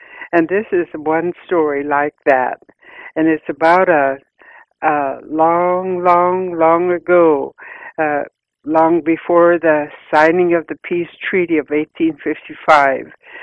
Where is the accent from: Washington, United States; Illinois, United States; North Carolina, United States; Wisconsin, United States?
Washington, United States; I come from the Lummi Nation.